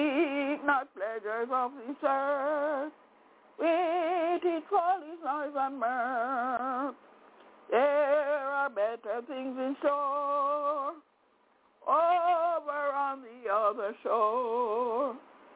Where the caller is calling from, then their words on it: Albany, New York, United States; I'm calling from Albany, New York.